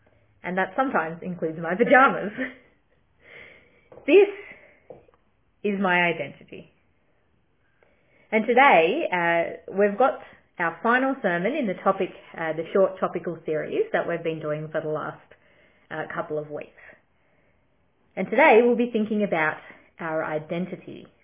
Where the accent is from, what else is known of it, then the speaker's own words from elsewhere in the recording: Victoria, Australia; I'm not originally from Ballarat, but I have grown up living in country Victoria through most of my childhood.